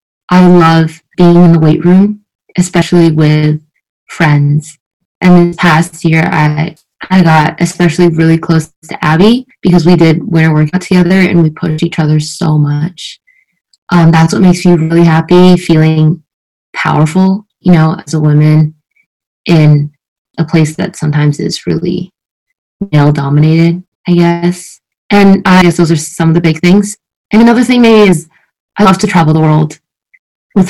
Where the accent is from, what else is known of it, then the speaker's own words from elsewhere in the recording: Shanghai, China; also born or lived in Paris, France; Yeah, I was born in Paris. It's where my parents met. It's where they got married. I lived there for a lot of my early childhood. And I moved back to China for my dad's job. And I've been living here in Shanghai for most of my life.